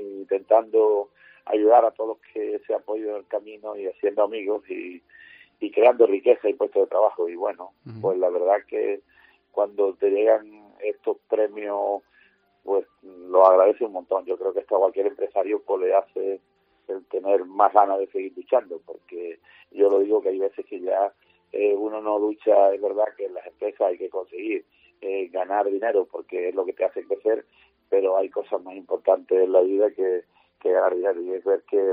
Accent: Málaga, Andalusia, Spain

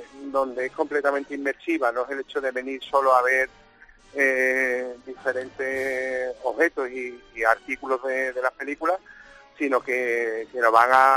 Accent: Seville, Andalusia, Spain; para mí que soy de aquí de la ciudad, que soy sevillano

